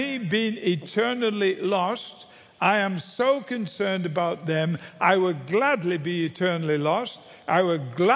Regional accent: England, United Kingdom; When I was a kid growing up in England

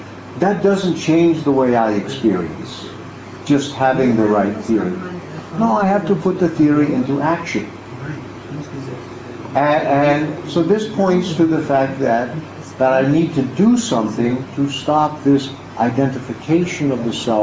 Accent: United States; And as an American, I know that my civic duty is to consume as much as possible.

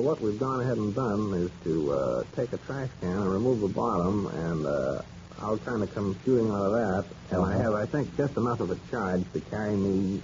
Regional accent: London, New Hampshire, United States; London, New Hampshire.

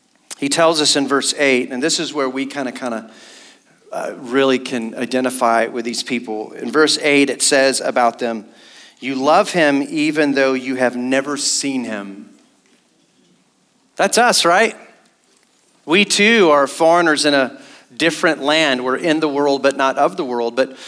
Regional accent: West Africa, Togo; also born or lived in Europe / Belarus; I grew up the first half of my life in other countries. I grew up in West Africa. I lived in Europe for a season. I lived in Belarus for almost a year.

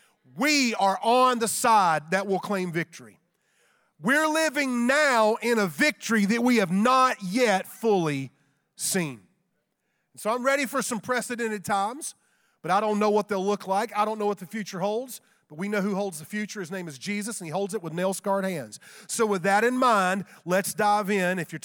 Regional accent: United States; as an American Christian. I've also traveled in 50 countries.

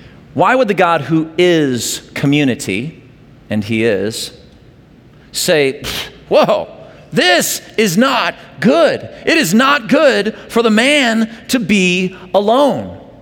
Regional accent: Lake of the Ozarks, Missouri, United States; So I grew up in Lake of the Ozarks, Missouri.

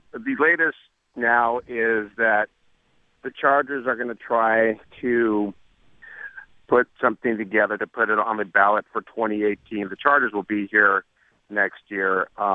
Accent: San Diego, California, United States; But for me, I grew up in San Diego.

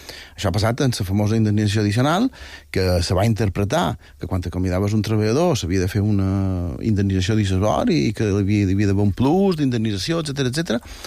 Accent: Balearic Islands, Spain; I jo som, no sé si som molt mallorquí o som molt d'aquí.

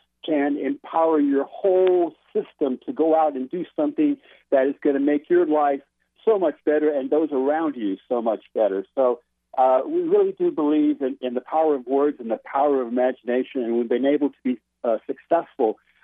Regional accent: San Antonio, Texas, United States; also born or lived in Corpus Christi, United States; I was based in Corpus Christi, Texas, which is about 200 miles south of San Antonio, my hometown.

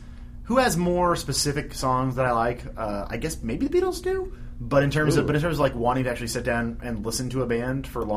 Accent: Holland, New Jersey, United States; I'm from Holland, New Jersey

